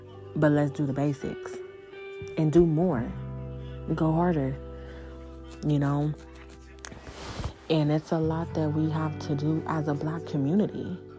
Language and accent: English; California, United States; he got shot, I think, 17 and 18 times in LA, California, which I'm from Cali.